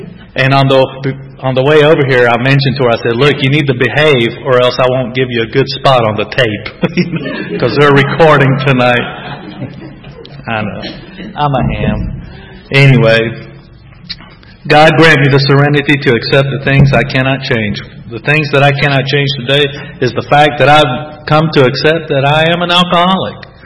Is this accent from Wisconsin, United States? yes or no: no; North Carolina, United States; because she was from North Carolina also, and I figured, you know, we're from North Carolina, that's where we need to go back and, you know, settle.